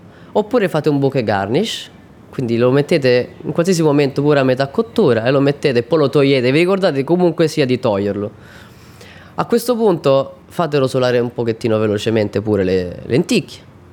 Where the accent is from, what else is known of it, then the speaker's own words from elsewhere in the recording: Viterbo, Lazio, Italy; sono di Viterbo